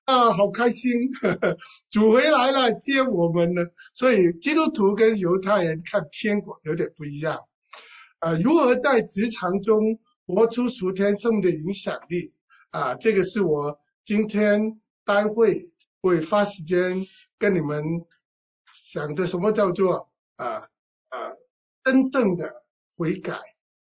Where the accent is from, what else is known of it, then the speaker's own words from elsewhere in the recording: Hong Kong; Chinese is a second language; 我们香港人国语讲的不好。